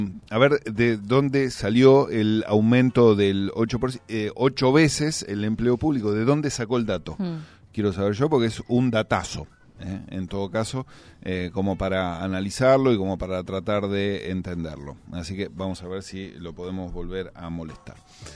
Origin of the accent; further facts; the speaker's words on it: La Plata, Buenos Aires Province, Argentina; Y como nosotros somos demasiado platenses, se me encendieron ahí las alertas.